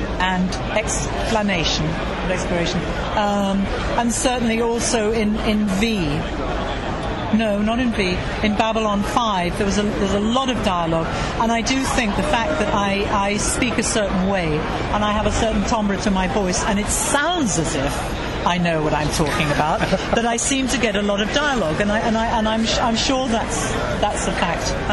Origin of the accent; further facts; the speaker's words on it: Stratford-upon-Avon, West Midlands, United Kingdom; I'm from Stratford-on-Avon and Shakespeare's country